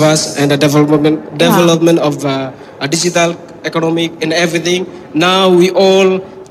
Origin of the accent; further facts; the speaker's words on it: Timor-Leste; and I'm from Timor Leste.